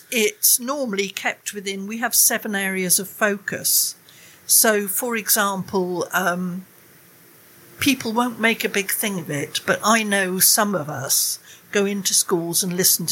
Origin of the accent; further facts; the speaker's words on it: Wales, United Kingdom; now in Isle of Wight, United Kingdom; I grew up in Wales and, was able to walk out of the town into the countryside.